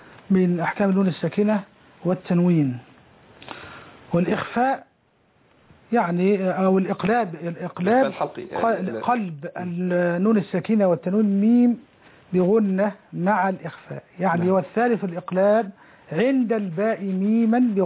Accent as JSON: {"language": "Arabic", "country": "Egypt", "said": "وأنا مصري من مصر"}